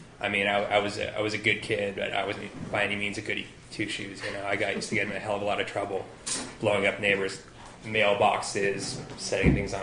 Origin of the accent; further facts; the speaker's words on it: Larkspur, California, United States; So I grew up here in California. I grew up in the North Bay. I'm from Marin County, rough and tumble Larkspur. my parents are German immigrants.